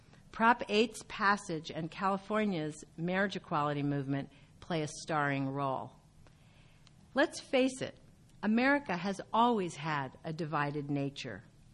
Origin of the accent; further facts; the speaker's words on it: Ireland; All right, I'll try to do this, but I'm Irish, I like to stand.